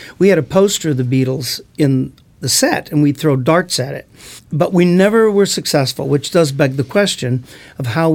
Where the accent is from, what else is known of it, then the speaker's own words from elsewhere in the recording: Los Angeles, California, United States; I'm from the Los Angeles area, San Fernando Valley. I was born in a place called Tarzana.